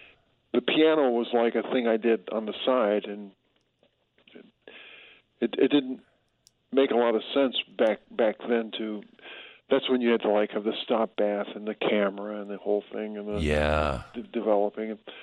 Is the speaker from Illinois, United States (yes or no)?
yes; Chicago, Illinois, United States; No, I take it as more as just growing up in Chicago